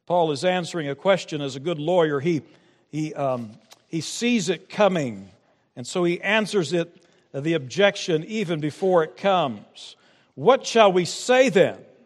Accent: Kansas, United States; In fact, perhaps since I am from Kansas originally

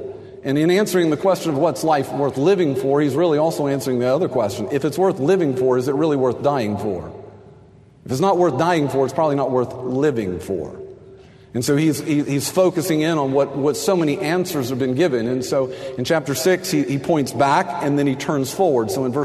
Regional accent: Texas, United States; I was very sad last night over the game, but that's because I grew up in Texas

